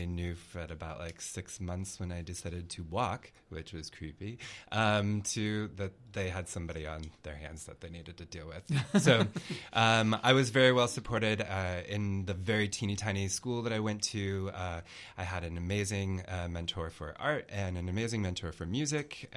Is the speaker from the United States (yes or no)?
yes; Nebraska City, Nebraska, United States; now in Austin, United States; Originally, I'm a Nebraska Iowan.